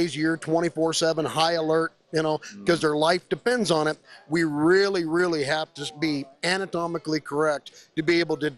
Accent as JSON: {"language": "English", "town": "Riverton", "region": "Wyoming", "country": "United States", "said": "I'm from Riverton, Wyoming. I didn't grow up calling predators"}